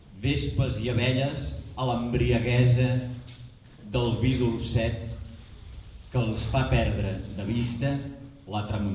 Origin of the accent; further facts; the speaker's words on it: Barcelona, Catalonia, Spain; born there; jo vaig néixer a Barcelona, però la família de ma mare, que són de l'Escala, que és un poble de la costa